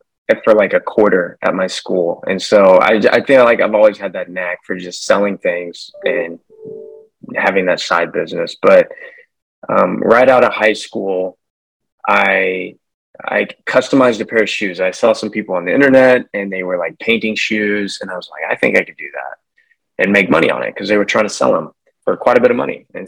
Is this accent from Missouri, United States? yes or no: yes; Lamar, Missouri, United States; now in Bentonville, United States; Yeah. So I grew up in Lamar, Missouri. It's a small town in Missouri.